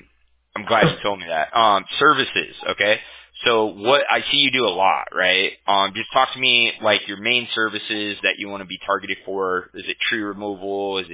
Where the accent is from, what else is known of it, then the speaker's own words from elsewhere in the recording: Huntington Beach, California, United States; Fountain Valley, California. I'm from Huntington Beach, specifically.